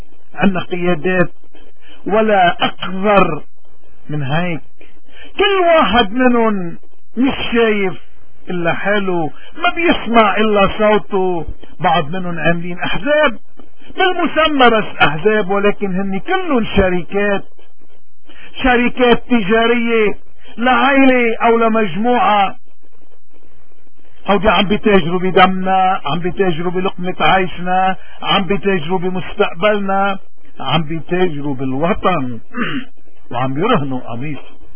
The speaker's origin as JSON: {"language": "Arabic", "country": "Lebanon"}